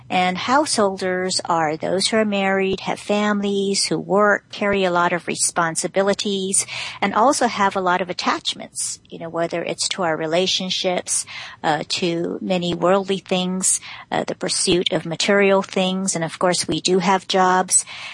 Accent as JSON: {"language": "English", "region": "Hawaii", "country": "United States", "lives_now": "New York City, United States", "said": "And because I am from Hawaii and there is the Hawaiian Standard Time"}